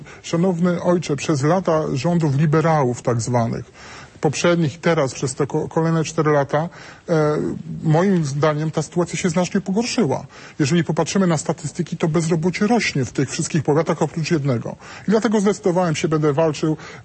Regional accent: Silesian Voivodeship, Poland; no jestem z Górnego Śląska.

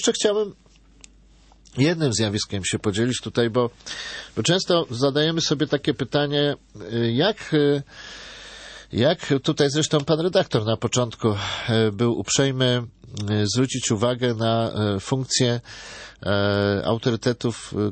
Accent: Płock, Masovian Voivodeship, Poland; Tak się zdarzyło, że wychowałem się na Mazowszu, w mieście Płocku

